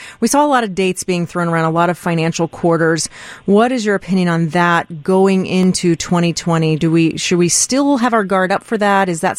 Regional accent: the South, United States; I'm from the South myself

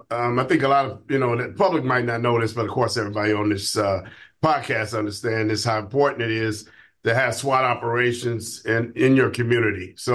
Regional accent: Chicago, Illinois, United States; So growing up in Chicago and working in Chicago my whole career, I was able to see this.

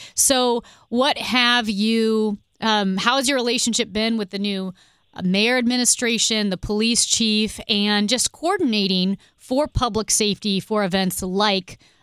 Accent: St. Louis, Missouri, United States; we all say, oh, we're from St. Louis, right, when we go out of town

